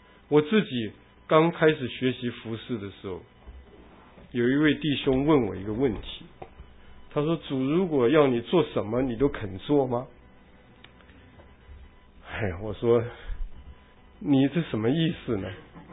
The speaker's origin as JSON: {"language": "Chinese", "country": "Taiwan", "tie": "born or raised there", "moved": "as an adult", "lives_now": "United States", "said": "我是从小在台湾生长，后来到美国来读书"}